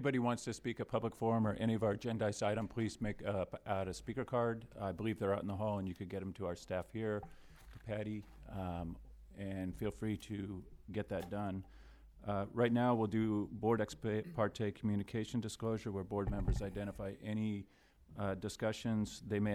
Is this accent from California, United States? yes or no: yes; Sebastopol, California, United States; from Sebastopol